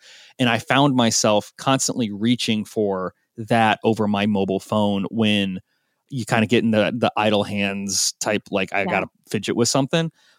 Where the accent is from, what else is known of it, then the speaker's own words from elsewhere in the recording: Portland, Oregon, United States; it's out of Portland, Oregon, which is my hometown